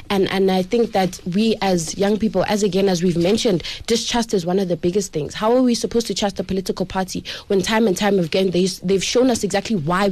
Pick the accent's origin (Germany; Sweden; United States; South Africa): South Africa; And we as a South African nation need to realize that the wants and needs of older people and younger people are so different.